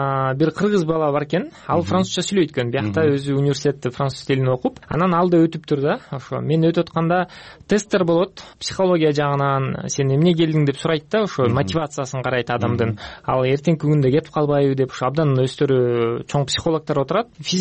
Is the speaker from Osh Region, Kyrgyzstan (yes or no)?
no; Petrovka, Chuy Region, Kyrgyzstan; now in France; Эң биринчи мен өзүм Кыргызстандан төрөлгөм, Чүй областында Петровка деген айылдан болом. Ата энем ошол жактан.